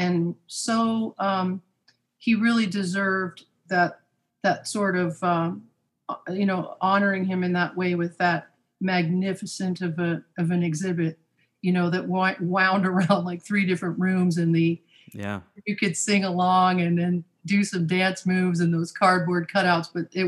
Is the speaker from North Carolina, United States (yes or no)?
no; Las Vegas, Nevada, United States; born there; And because I was born in Vegas, I get to see a lot of friends.